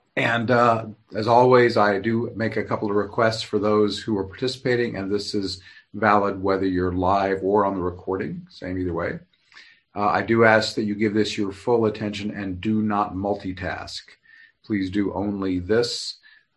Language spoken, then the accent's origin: English; Oklahoma, United States; Wonker jawed is a word I learned growing up in Oklahoma.